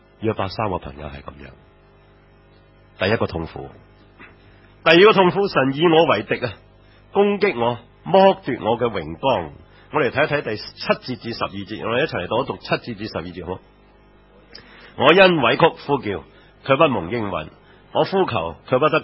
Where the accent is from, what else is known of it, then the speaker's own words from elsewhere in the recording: China; 但偏偏尤其是在我们中国人的社会里面，我们往往是如是。